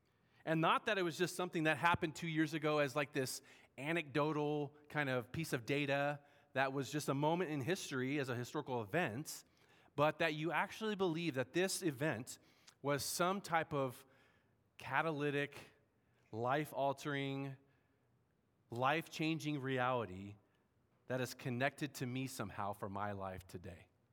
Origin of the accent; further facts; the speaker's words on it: San Diego, California, United States; I'm from San Diego, California. And any SoCal people out there?